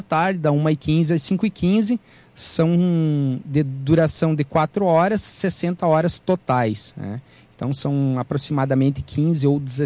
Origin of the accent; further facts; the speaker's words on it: Rio Grande do Sul, Brazil; Venho da Serra Gaúcha